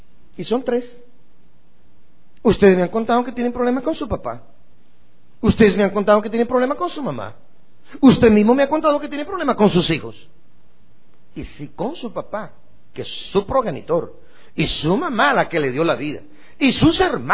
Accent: Guatemala; vengo de Guatemala y estoy acá

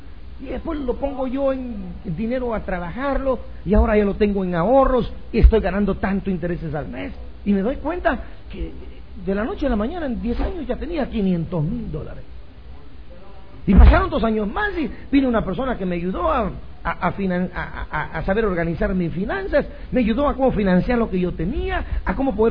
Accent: Santiago de las Manzanas, Mexico; moved away as an adult; vine de mi país, vine de México, vine de Santiago de las Manzanas, por allá

